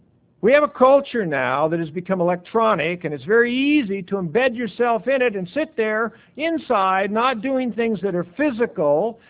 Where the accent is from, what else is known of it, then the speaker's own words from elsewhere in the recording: Montana, United States; I grew up in Montana. It's cold there in the winter. We played outside in the winter in Montana.